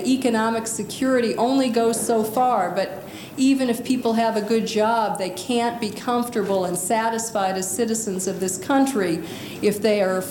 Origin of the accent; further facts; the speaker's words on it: Bothell, Washington, United States; Where I grew up in Bothell, where Senator Murray discussed this small town of a two-block-long Main Street